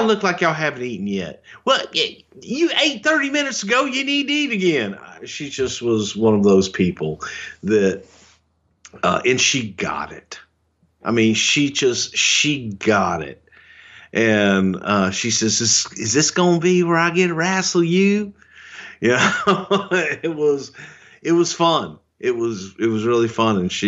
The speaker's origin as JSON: {"language": "English", "region": "Texas", "country": "United States", "said": "I'm a goddamn Texan. I'm as Southern as it fucking gets. There is no more Southern than me, 'cause I'm a Texan."}